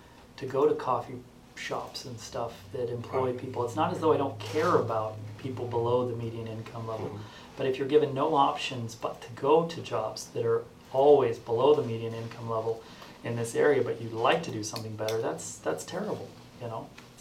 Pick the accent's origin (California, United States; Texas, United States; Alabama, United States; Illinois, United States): Illinois, United States; I grew up in the Illinois Valley.